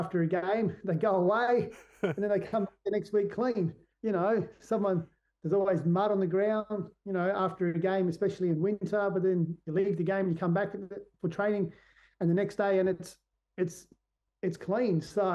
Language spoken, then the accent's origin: English; Port Lincoln, South Australia, Australia; now in Adelaide, Australia; He lived with us for a bit when we first moved to Adelaide from my hometown, Port Lincoln.